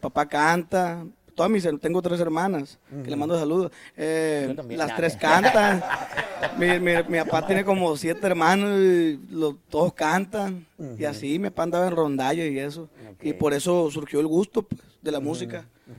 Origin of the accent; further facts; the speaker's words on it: Costa Rica, Sinaloa, Mexico; Yo soy de Costa Rica, ahí cerca de Culiacán.